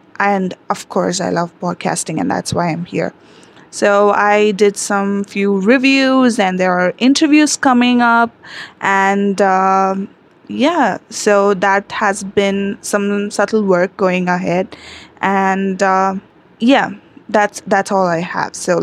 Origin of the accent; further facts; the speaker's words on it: India; I am from India.